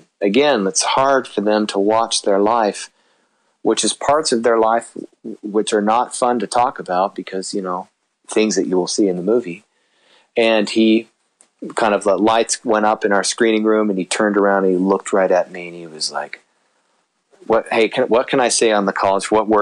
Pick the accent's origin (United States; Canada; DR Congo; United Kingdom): United States; Idaho; I might be doing another movie that's inspired by experiences I had growing up in Idaho.